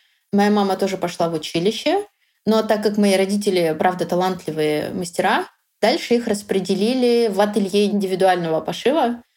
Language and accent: Russian; Kyrgyzstan; now in Moscow, Russia; Мои родители и я, мы родились в Кыргызстане, в Советской Киргизии, и выросли там. И в 2013 году мы переехали в Москву вместе с моими родителями.